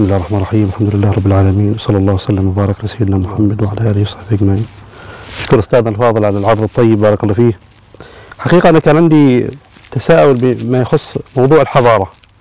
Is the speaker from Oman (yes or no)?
yes; Oman; فنجد مثلا طائفة بعض الدول حتى كان عندنا في عمان لا يدخل المساجد للشياب